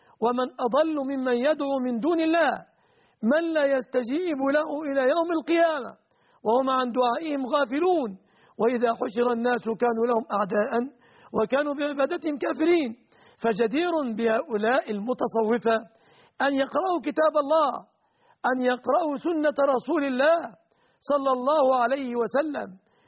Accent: Egypt

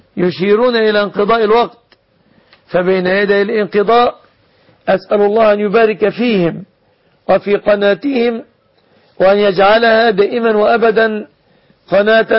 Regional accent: Egypt

